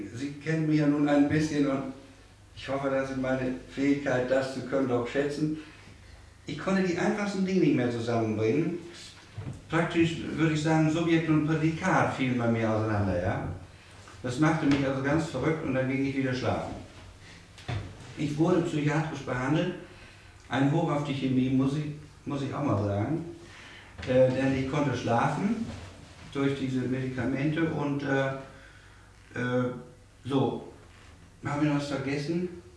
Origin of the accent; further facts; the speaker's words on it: Kiel, Schleswig-Holstein, Germany; ich komme aus Kiel